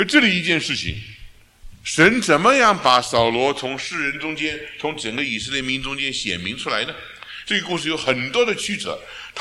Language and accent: Chinese; China; 我心里想，我们中国人也蛮光荣的